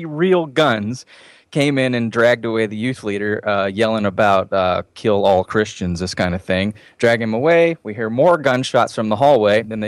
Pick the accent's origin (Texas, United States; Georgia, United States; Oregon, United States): Georgia, United States; Cobb County; I'm telling you, I'm from Cobb County.